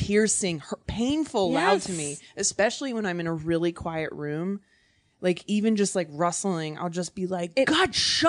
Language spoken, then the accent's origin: English; Virginia, United States; now in Los Angeles, United States; I'm from Virginia.